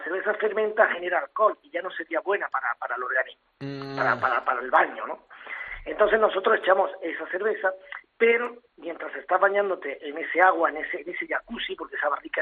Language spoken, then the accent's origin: Spanish; Granada, Andalusia, Spain; nosotros como buenos granadinos